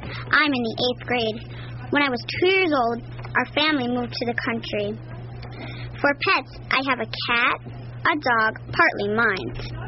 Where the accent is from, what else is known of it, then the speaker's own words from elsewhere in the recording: Superior, Wisconsin, United States; born there; I was born on August 30th, 1929, in Superior, Wisconsin.